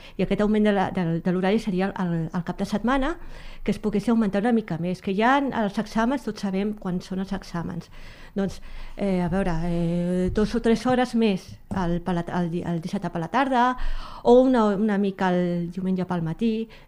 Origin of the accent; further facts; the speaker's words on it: Badalona, Catalonia, Spain; moved away as an adult; now in Alcover, Spain; jo sóc de Badalona. Jo fa 6 anys que vaig venir aquí a Alcover, i des d'un primer moment en la meva família i jo ens hem sentit molt acollits.